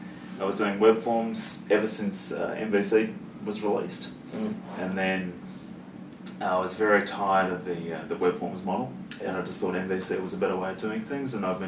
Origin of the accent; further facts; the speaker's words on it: Melbourne, Victoria, Australia; I am from Melbourne, Australia.